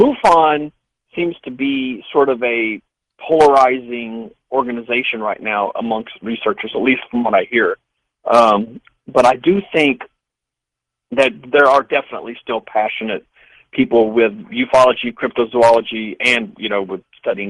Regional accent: St. Louis, Missouri, United States; also born or lived in Scott City, United States; I was born and raised in St. Louis, and I actually went to high school in a very small town called Scott City, right beside Cape Girardeau.

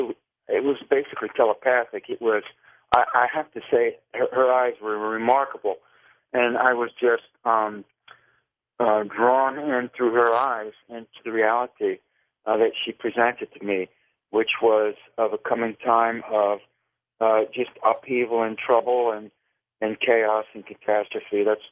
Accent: Virginia, United States; I grew up in Virginia Tidewater, there in the southeastern part of the state.

